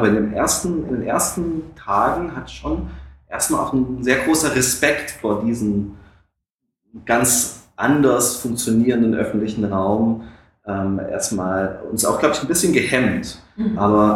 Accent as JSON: {"language": "German", "region": "Berlin", "country": "Germany", "said": "wir kommen aus Berlin"}